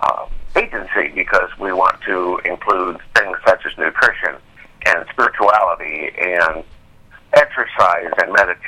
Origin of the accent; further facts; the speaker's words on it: Indiana, United States; Even though I am from Indiana, I do not play basketball.